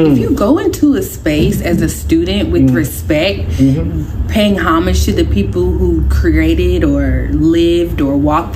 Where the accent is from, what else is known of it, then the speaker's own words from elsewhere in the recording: the South, United States; so I loved growing up in the South where there were more people who look like me